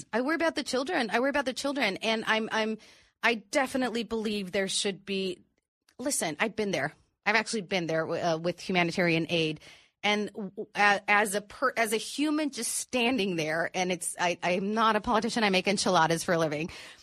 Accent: Tijuana, Baja California, Mexico; now in United States; I grew up living in Tijuana. My mother and father were Mexican, but my mother was American born. I am American born.

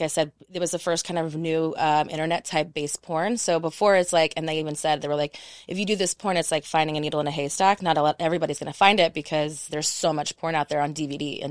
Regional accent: Texas, United States; moved away as an adult; also born or lived in Panama; now in Los Angeles, United States; So I'm a military brat. Gotcha. I was born in Panama, and then I've been in Texas from 3 to 21. And then when I turned 21, I went

